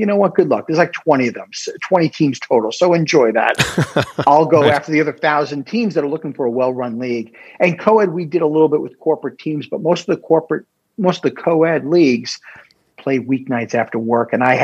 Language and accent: English; New York, United States; now in Tampa, United States; I'm this Yankee from New York living here in Tampa, and I'm having people all tell me this, and maybe they were right.